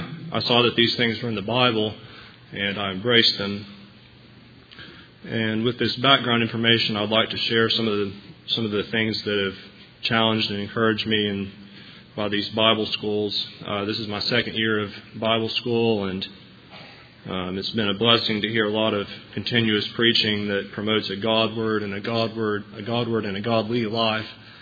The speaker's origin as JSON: {"language": "English", "town": "Huntsville", "region": "Alabama", "country": "United States", "tie": "born or raised there", "lives_now": "Auburn, United States", "said": "And at that point, I moved to Auburn from Huntsville. I was born and raised in Huntsville. I moved to Auburn to attend Auburn University."}